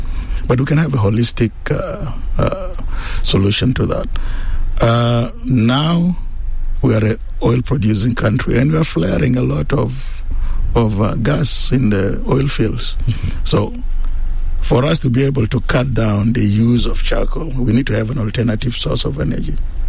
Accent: Juba, Central Equatoria, South Sudan; also born or lived in Torit; Oh, I'm a native of Juba, though I'm originally from Torit, but I grew up in Juba.

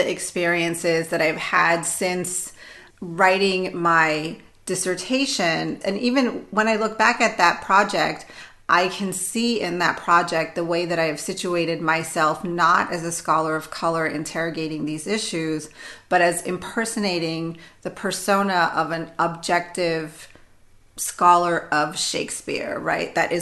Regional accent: Pakistan; my position as a Pakistani Muslim woman, I can only ever speak for myself.

